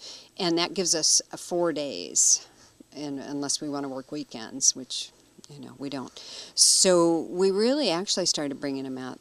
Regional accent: Los Angeles, California, United States; now in Greenwood, United States; I'm from Los Angeles, California.

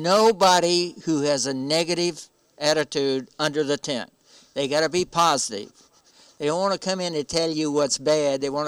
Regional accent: Tennessee, United States; I'm from Tennessee. I could do it in Tennessee.

